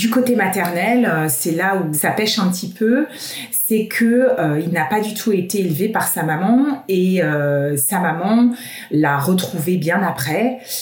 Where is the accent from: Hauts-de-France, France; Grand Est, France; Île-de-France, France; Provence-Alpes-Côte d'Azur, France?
Île-de-France, France; Paris; moi, en tant que Parisienne, me laisse pas du tout indifférente.